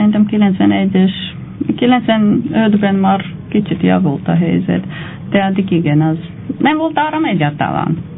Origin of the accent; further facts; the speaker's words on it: Armenia; Hungarian is a second language; mi az örmények vagyunk, akkor az örmény nyelvet beszélünk